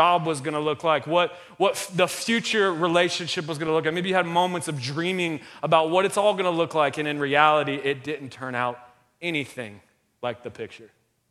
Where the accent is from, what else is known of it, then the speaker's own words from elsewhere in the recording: Florida, United States; I'm born and raised in Central Florida. That's the beach I've always gone to.